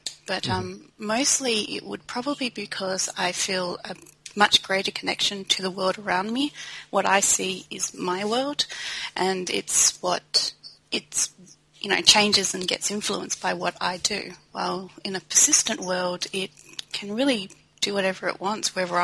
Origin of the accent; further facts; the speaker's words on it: Australia; I'm from Australia, so you have to excuse the accent.